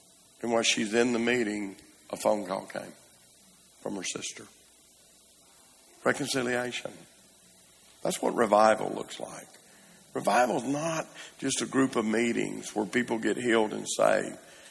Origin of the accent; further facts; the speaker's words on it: Brinkley, Arkansas, United States; We're from Brinkley, Arkansas, and you could get in a boat in Brinkley and go all the way to Clarendon, Arkansas.